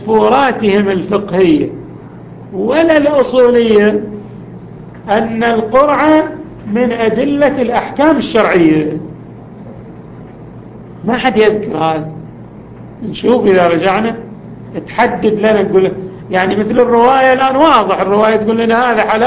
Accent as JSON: {"language": "Arabic", "country": "Yemen", "said": "في موجود عندنا في اليمن"}